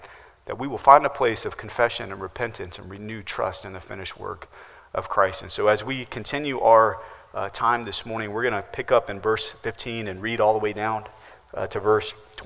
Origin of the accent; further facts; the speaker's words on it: Midwest, United States; I grew up in the Midwest, and we used to go to the Sizzler every once in a while.